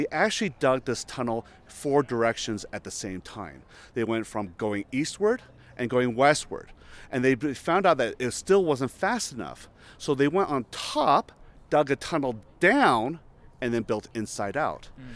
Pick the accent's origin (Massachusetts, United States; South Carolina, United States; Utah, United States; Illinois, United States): Utah, United States; I was born and raised here in Utah. My father was one of the first, if not the first, immigrant from Taiwan to Utah.